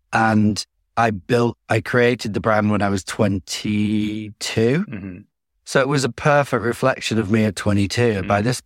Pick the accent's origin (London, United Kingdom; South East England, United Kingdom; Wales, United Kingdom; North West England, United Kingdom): North West England, United Kingdom; Ramsbottom; Growing up in Ramsbottom was not, wasn't all bad.